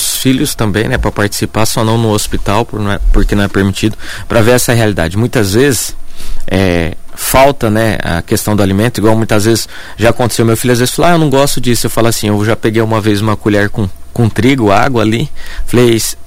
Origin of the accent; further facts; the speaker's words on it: Tijuco, Brazil; Eu, quando era pequeno, lá no Tijuco, onde eu moro, eu nunca passei necessidade, meus pais sim